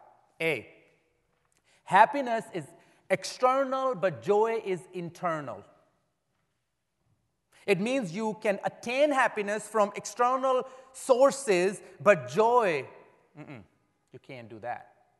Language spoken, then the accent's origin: English; Pakistan; So as a Pakistani believer, I can testify to the fact that they must, those who died, those who were killed for Christ this morning as they were worshiping, they must have lived hard lives on earth